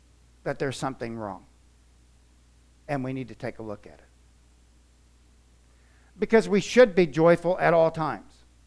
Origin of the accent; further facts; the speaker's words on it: Cape Canaveral, Florida, United States; And I grew up in Cape Canaveral where we launched rockets